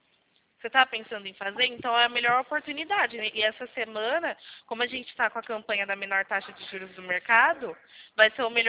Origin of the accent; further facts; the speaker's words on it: São Carlos, São Paulo, Brazil; Eu sou daqui da cidade de São Carlos